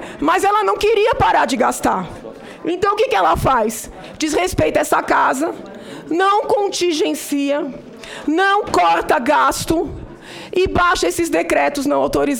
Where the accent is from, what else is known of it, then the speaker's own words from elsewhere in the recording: Brazil; Eu sou brasileira. Eu amo esta terra, mais que tudo. Eu estou aqui porque eu sou brasileira.